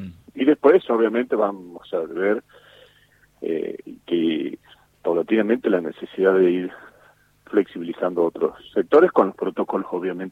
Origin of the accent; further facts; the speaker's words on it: Argentina; Porque somos argentinos